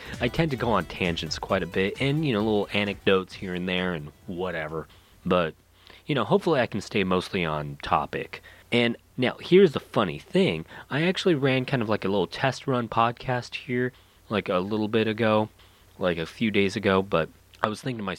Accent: United States; you know, I'm from the States, so I didn't have a WonderSwan growing up.

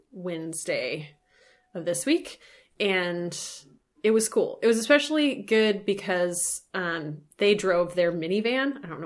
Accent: Washington, United States; So I grew up in Washington State. I'll say that first of all. So I had never heard of this thing before. I went to college here in Salem.

